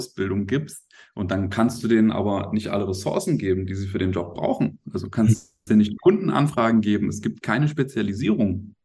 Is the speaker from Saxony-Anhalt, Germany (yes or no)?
yes; Wittenberg, Saxony-Anhalt, Germany; in einem Club in meiner gebürtigen Heimat in Wittenberg